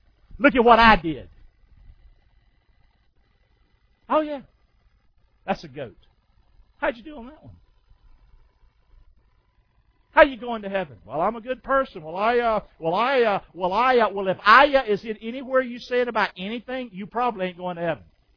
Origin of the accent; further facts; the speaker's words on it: Rockingham, North Carolina, United States; I love going home to Rockingham. I'm not the same person I was as I grew up in Rockingham, North Carolina.